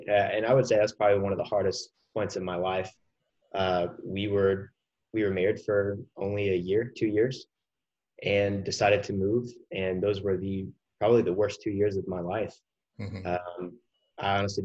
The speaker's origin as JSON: {"language": "English", "town": "Mobile", "region": "Alabama", "country": "United States", "tie": "born or raised there", "said": "Yeah, so I'd say I grew up in Mobile, Alabama. Real big sports town, football, baseball."}